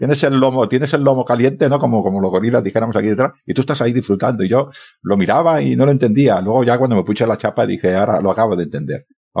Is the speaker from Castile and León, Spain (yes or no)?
no; Badalona, Catalonia, Spain; yo soy de Badalona y en Badalona tenemos un museo que está en los sótanos de un edificio